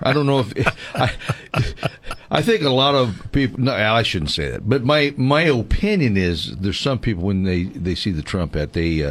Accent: Los Angeles, California, United States; Of course, I grew up in the Southern California, in the Los Angeles area. And I do know my way around down there

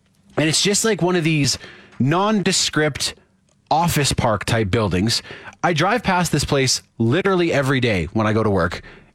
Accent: Saskatoon, Saskatchewan, Canada; So I'm from Saskatoon.

